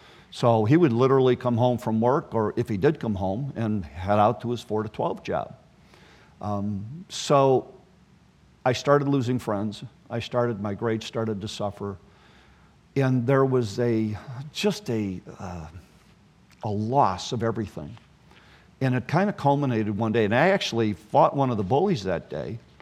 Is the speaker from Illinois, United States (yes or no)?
yes; Chicago, Illinois, United States; I grew up in Roseland, my first, I think, until I was about age 6, 7 years old.